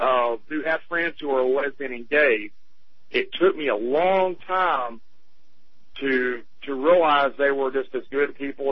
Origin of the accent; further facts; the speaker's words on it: Arkansas, United States; And I grew up here in South Arkansas, and it's a part of the culture here.